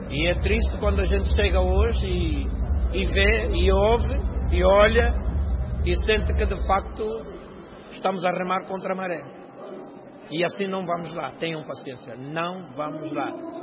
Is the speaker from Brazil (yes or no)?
no; Angola; povo da minha terra